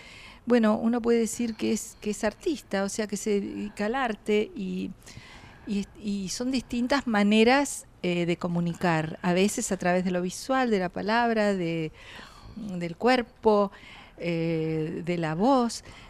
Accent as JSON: {"language": "Spanish", "region": "Buenos Aires", "country": "Argentina", "tie": "born there", "said": "Yo nací en Belgrano."}